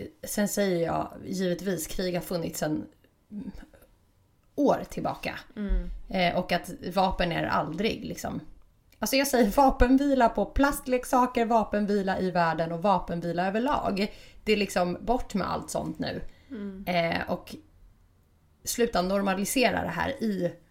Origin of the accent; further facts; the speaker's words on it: Sweden; born there; vi är födda i Sverige